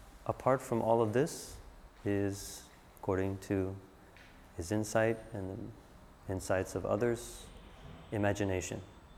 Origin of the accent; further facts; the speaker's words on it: New York, United States; accent: New York; moved away; My accent actually used to be more like that until I left the States for a while. It slowly transformed. The seeds of seeds of New York and pork in my car slowly transformed into, you know, I'm gonna go park my car.